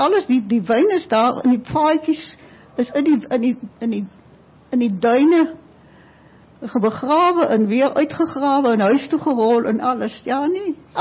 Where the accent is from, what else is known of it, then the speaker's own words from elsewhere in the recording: Doringbaai, Western Cape, South Africa; also born or lived in Lambertsbaai; ek het nie groot geword in die area nie, ek het op Doringbaai en Lammelsbaai groot geword